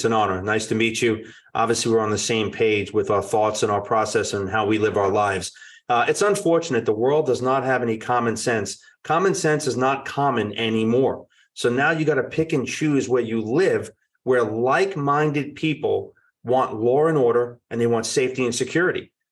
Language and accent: English; Bronx, New York, United States; I was born and raised in the Bronx and moved out to Long Island like most people.